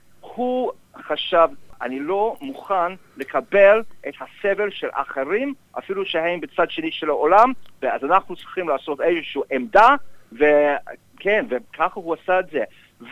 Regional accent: Australia; Hebrew is a second language; אני אוסטרלי, אני יהודי, וכל הדורות של המשפחות של אבים ודודים הם פה במלבורן

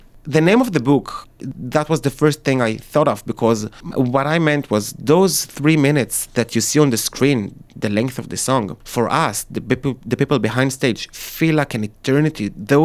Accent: Israel; I'm from Israel.

